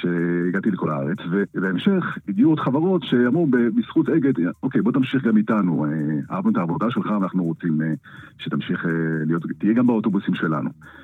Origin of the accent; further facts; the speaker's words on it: Haifa, Haifa District, Israel; אני יליד חיפה